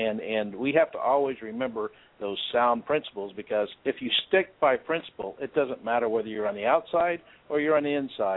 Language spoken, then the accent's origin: English; Piedmont, Missouri, United States; You know, I grew up in Piedmont down in southeast Missouri, a town of 1900.